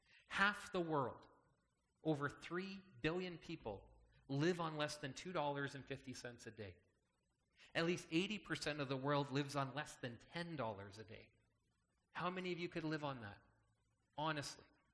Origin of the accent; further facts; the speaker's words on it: Canada; everybody knew I was from Canada. I kind of stood out a little bit for some reason, right? People knew and heard that I was from North America. They knew I was Canadian.